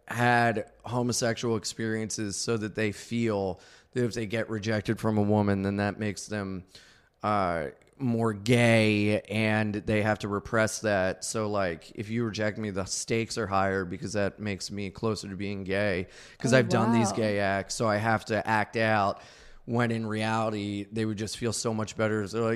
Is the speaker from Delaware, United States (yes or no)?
yes; Wilmington, Delaware, United States; No, I'm from Delaware.